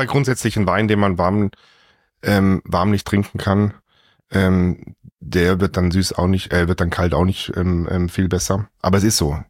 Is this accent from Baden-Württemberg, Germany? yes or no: yes; Baden-Württemberg, Germany; ich bin aufgewachsen in Baden und bei uns zu Hause war das so